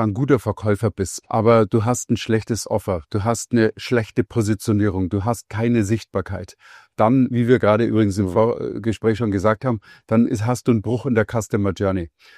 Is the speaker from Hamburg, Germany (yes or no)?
no; Munich, Bavaria, Germany; Ich komme aus München und südlich von München ist der Starnberger See, da habe ich lang gewohnt.